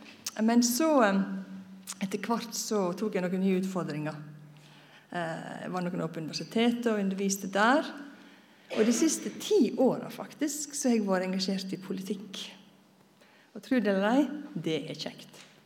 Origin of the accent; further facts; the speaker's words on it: Møre og Romsdal, Norway; Swedish is a second language; moved away as an adult; now in Stavanger, Norway; Men jag är äkte norsk. Født och uppvuxen på Sundmøre på en gal langs en fjord. Kom till Stavanger i 85.